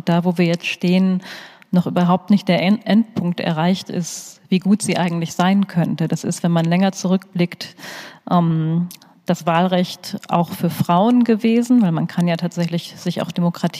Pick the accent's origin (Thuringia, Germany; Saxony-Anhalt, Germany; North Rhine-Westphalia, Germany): North Rhine-Westphalia, Germany; Vielleicht sollte ich mal wieder ins Sauerland fahren und mich mit ihm treffen.